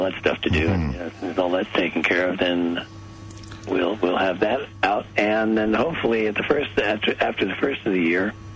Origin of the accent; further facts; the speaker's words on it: United States; I'm American, but they seem to have overlooked that part.